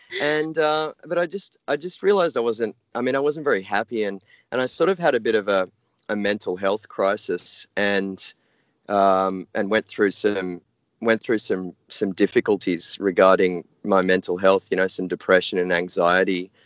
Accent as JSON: {"language": "English", "town": "Sydney", "region": "New South Wales", "country": "Australia", "tie": "born or raised there", "also_born_or_lived": "Melbourne", "said": "Well, I'm from Melbourne originally. I was born there, but I was raised in Sydney."}